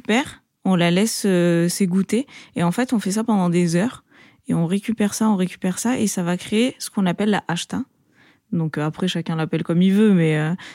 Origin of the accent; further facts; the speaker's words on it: France; Et comme on a grandi en France